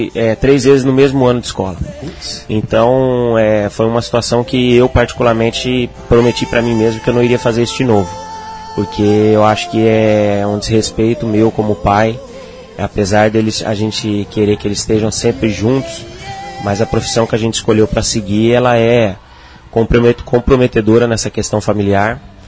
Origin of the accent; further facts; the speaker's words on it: São Paulo, Brazil; Eu acho que eu, que sou do interior de São Paulo